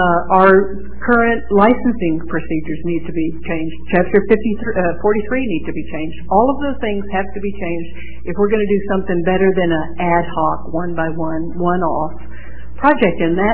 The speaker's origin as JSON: {"language": "English", "town": "Dallas", "region": "Texas", "country": "United States", "tie": "born or raised there", "said": "I was raised in Dallas, sir."}